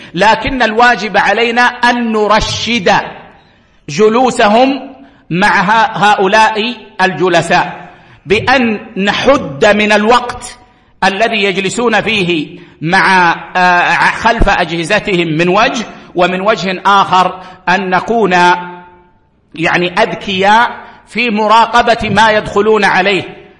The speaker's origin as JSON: {"language": "Arabic", "country": "Saudi Arabia", "said": "عندنا في السعودية"}